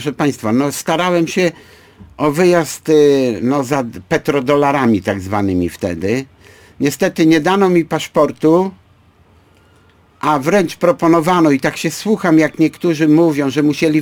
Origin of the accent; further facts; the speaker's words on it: Gdańsk, Pomeranian Voivodeship, Poland; Zawsze się szczycimy tym, że jesteśmy w Gdańsku, jesteśmy z Gdańska